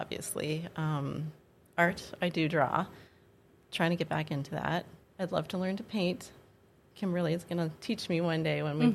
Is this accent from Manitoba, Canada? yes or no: yes; Winnipeg, Manitoba, Canada; moved away as an adult; also born or lived in Hallock; now in Grand Forks, United States; Born and raised in Winnipeg and moved to Hallock, Minnesota when I was first married at 21. And recently moved to Grand Forks a couple of years ago.